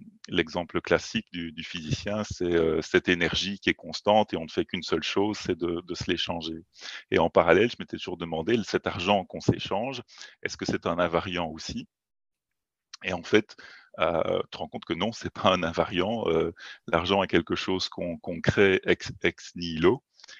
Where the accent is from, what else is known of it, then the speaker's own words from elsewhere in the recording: Belgium; Je viens effectivement de Belgique.